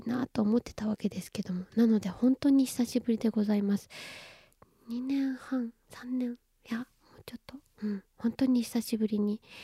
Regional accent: Nerima, Tokyo, Japan; also born or lived in Ehime; 愛媛生まれ、東京の練馬育ち、シンガーソングライターの

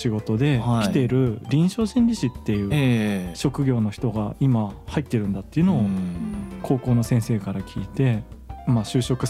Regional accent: Urayasu, Chiba, Japan; 私ちょうどあの浦安市で生まれ育ってまして

